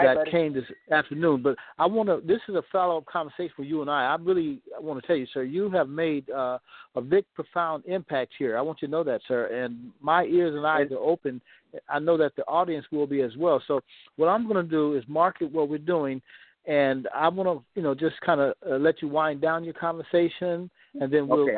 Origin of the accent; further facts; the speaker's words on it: California, United States; now in Texas, United States; So I'm not a native Texan. I'm kind of from California, transplanted here.